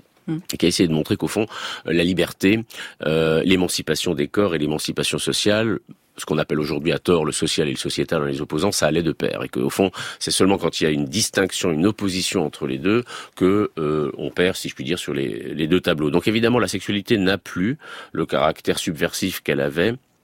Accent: Grand Est, France; En Alsace, on marche très bien. Justement, je le dis en tant qu'Alsacien.

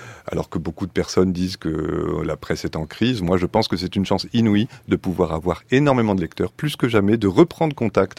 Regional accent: Toulon, Provence-Alpes-Côte d'Azur, France; Je viens de la lointaine province du Var, je viens de Toulon à l'origine et donc du coup, je ne connaissais personne à Paris.

